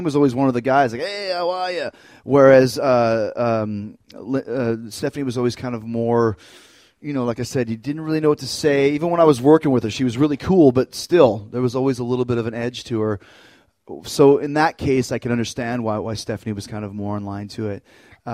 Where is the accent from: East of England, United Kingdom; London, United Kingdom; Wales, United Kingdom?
Wales, United Kingdom; accent: Welsh; It's my Welsh accent for you.